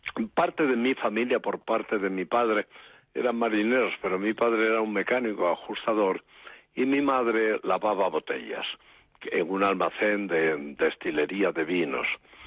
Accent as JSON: {"language": "Spanish", "region": "Asturias", "country": "Spain", "said": "Asturias es mi tierra, son mis raíces, ahí tengo enterrados a mis padres"}